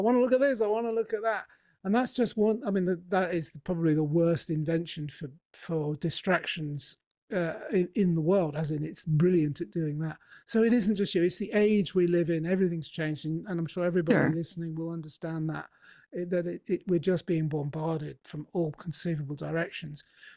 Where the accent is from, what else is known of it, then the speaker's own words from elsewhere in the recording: England, United Kingdom; I'm from England, and he wasn't interested in remote workers at that time.